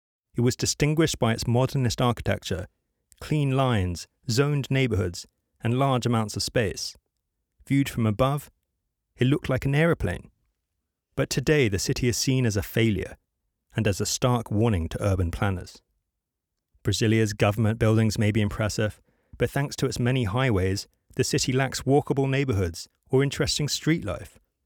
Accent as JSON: {"language": "English", "region": "England", "country": "United Kingdom", "moved": "as an adult", "lives_now": "Copenhagen, Denmark", "said": "I'm not Danish, I'm English. But 3 years ago, my wife and I decided to leave England and move to Copenhagen."}